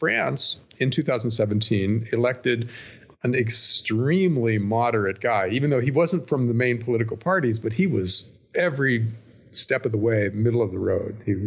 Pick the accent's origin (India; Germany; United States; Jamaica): United States; And as an American, I have to qualify